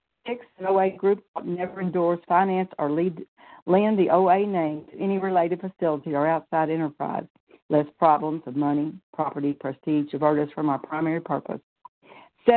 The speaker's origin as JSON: {"language": "English", "town": "Pensacola", "region": "Florida", "country": "United States", "said": "I'm from Pensacola, Florida, and I'm a grateful food addict, compulsive overeater."}